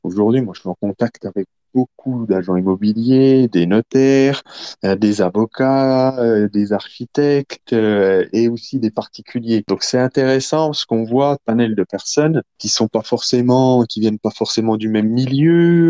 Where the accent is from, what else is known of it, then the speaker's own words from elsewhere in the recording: Belfort, Bourgogne-Franche-Comté, France; j'ai 32 ans. Je suis originaire de Belfort. J'ai grandi à Belfort. Je suis vraiment un Belfortin pure souche.